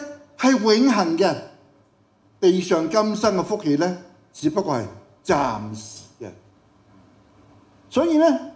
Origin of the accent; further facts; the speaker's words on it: Hong Kong; 咁今日我哋香港人最平均最長命嘅係幾多歲啊？